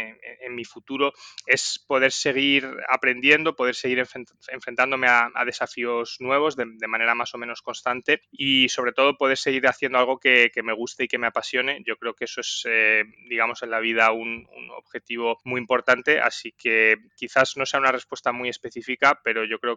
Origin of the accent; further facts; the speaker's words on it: Zaragoza, Aragon, Spain; born there; nací en Zaragoza en 1986, de manera un poco circunstancial, o sea, estaba mi padre destinado allí y ese es mi lugar de nacimiento y bueno, es una ciudad a la que tengo un especial cariño, pero vamos, no tengo mucho más vínculo